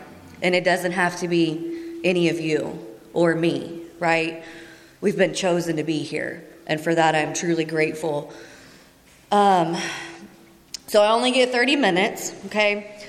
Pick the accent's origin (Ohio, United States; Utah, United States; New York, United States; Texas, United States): Ohio, United States; Dayton; I am from originally from Dayton, Ohio, but that's right. Go Buckeyes.